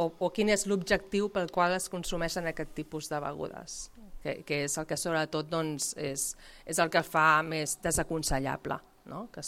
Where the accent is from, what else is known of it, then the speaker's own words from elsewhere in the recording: Sabadell, Catalonia, Spain; jo sóc de Sabadell, a Sabadell tenim el mercat